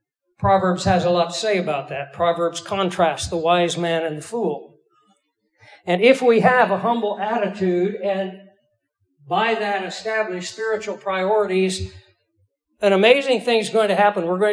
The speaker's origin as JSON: {"language": "English", "region": "Kansas", "country": "United States", "tie": "born or raised there", "said": "I grew up in Kansas."}